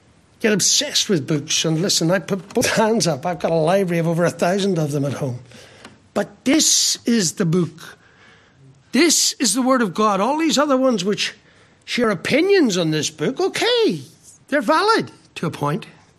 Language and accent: English; Ireland; I'm an Irishman, I like to keep it simple